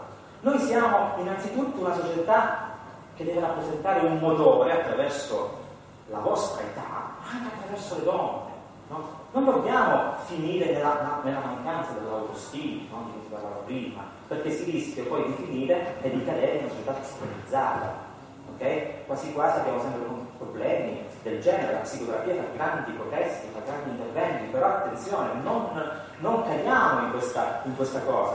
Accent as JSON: {"language": "Italian", "region": "Calabria", "country": "Italy", "said": "E faccio parlare una donna calabrese, perché noi siamo calabresi."}